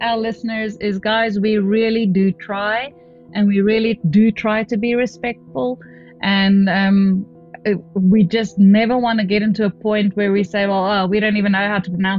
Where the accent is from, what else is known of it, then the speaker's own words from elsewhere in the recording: South Africa; now in Australia; So I'm from South Africa originally, you're from the States, and we both live in Australia